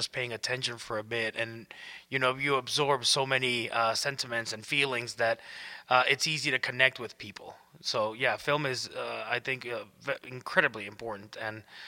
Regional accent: Texas, United States; born there; first language es; I mean, I was born in Texas, but all my family is from Mexico. So we were very, you speak English at school, you speak Spanish in the house. So that was a good way of keeping both languages.

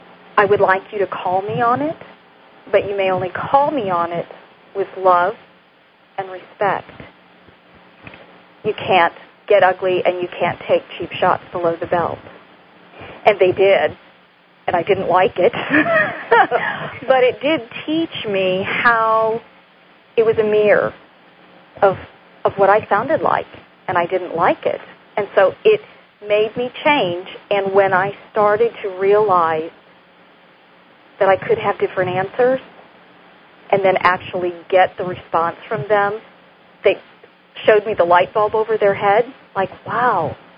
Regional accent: Versailles, Kentucky, United States; I'm from Versailles, Kentucky.

